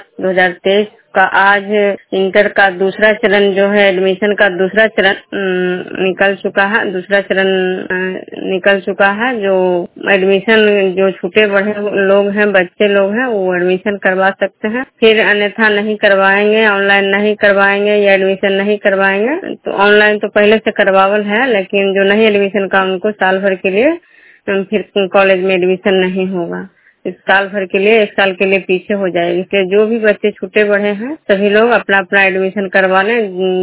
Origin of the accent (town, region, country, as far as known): Bishnupur, Bihar, India